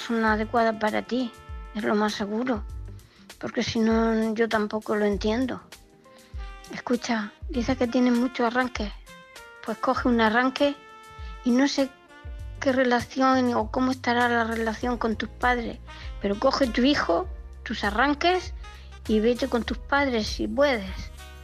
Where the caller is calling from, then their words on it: Murcia, Region of Murcia, Spain; de Murcia.